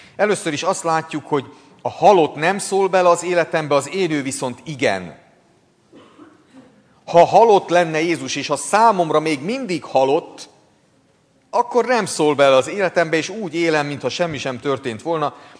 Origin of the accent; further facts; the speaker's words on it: Hungary; szeretném elfelejteni, hogy magyar vagyok